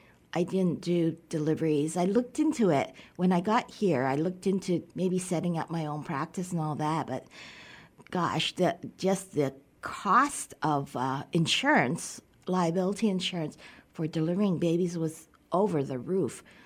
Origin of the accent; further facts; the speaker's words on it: Canada; also born or lived in Taiwan; I grew up in Canada. Okay. I was born in Taiwan. And at age 5, my parents immigrated to Canada.